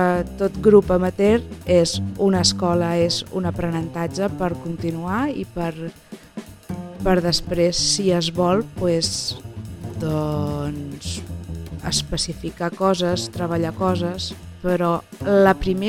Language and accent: Catalan; La Riba, Catalonia, Spain; now in Valls, Spain; Visc a Valls, però sóc de la Riba.